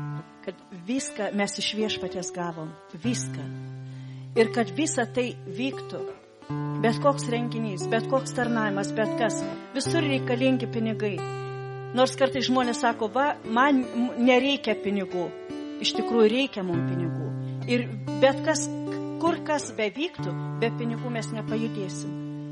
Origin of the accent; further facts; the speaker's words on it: Panevėžys, Panevėžys County, Lithuania; aš galiu pasakyti apie Panevėžio, kadangi mes iš Panevėžio, tai noriu tikrai paliūdyti.